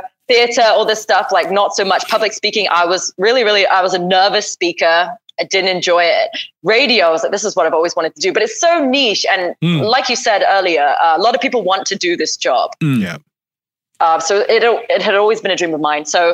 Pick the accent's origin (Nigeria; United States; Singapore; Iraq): Singapore; I always listened to Class 85 since when I was young in Singapore. Right. I grew up in Singapore.